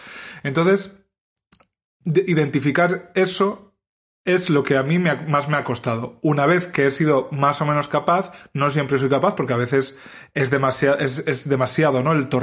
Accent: Spain; quiénes somos los españoles

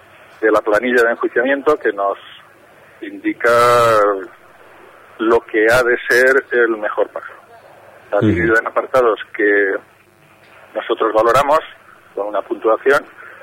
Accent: Valencia, Valencian Community, Spain; Yo mismo soy de Valencia

